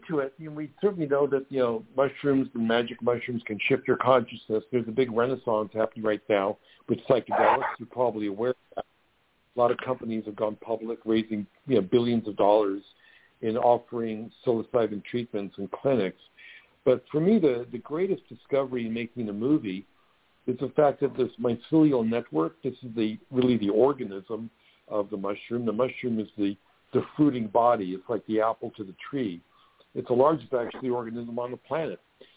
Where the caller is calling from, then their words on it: Los Angeles, California, United States; I'm calling you from L.A., California, in the Hollywood Hills.